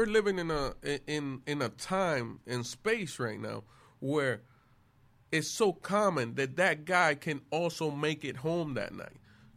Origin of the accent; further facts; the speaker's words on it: Florida, United States; now in Los Angeles, United States; I was like, dude, I'm from Florida. Here's my ID and everything. I hadn't made the full transition to L.A.